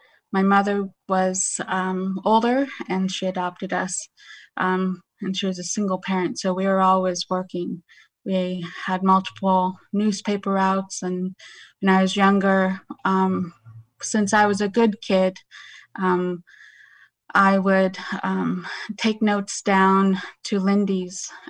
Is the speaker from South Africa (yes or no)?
no; Fairbanks, Alaska, United States; I am going to tell you about growing up in Fairbanks, Alaska. Most of all of my stories are about growing up in Fairbanks.